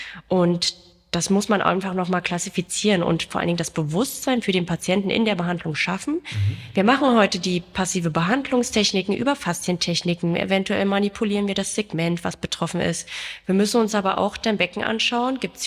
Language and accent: German; Berlin, Germany; gerade wir leben in einer Großstadt, wir kommen aus Berlin